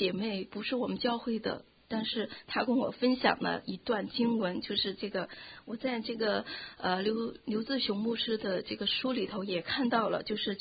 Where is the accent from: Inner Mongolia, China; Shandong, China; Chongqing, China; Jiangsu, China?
Chongqing, China; 那么原来我是重庆人，大家知道重庆人是就是全国给他定的是辣妹子